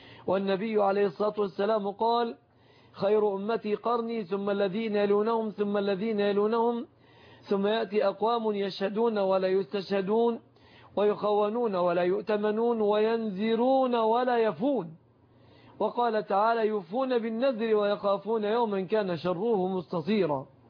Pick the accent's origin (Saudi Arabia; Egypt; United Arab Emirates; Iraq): Egypt